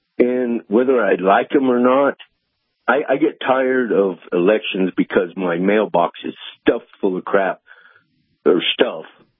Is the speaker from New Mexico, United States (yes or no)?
yes; New Mexico, United States; Michelle Lujan Grisham, because I'm from New Mexico